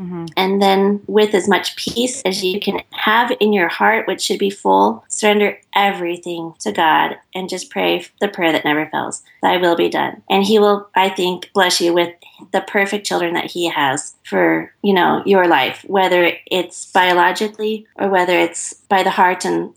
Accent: United States; now in Europe; But I'm an American living in Europe, so it was a lot more difficult.

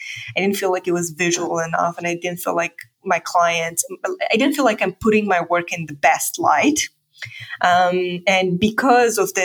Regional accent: Moldova; English is a second language; now in Bucharest, Romania; I'm originally from Moldova. I'm currently based in Bucharest, and that's the capital of Romania.

